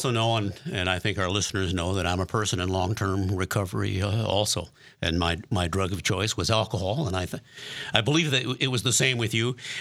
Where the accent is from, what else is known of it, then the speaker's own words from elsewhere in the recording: Milwaukee, Wisconsin, United States; We got here, as you know, we're from Wisconsin, and we have that in common, too. My hometown is Milwaukee, Wisconsin, but we moved here in 1981